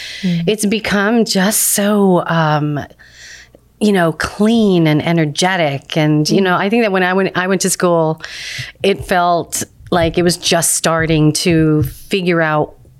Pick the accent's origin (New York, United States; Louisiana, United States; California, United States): New York, United States; Bronx; But I mean, I'm from the Bronx, so I was kind of used to that city survival thing.